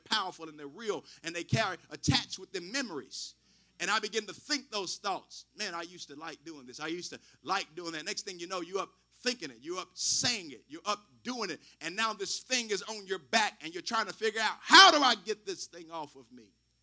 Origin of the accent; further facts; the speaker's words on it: Shelbyville, United States; In here today is a group of people that I grew up with in Shelbyville, Bright's Temple, Church of God in Christ.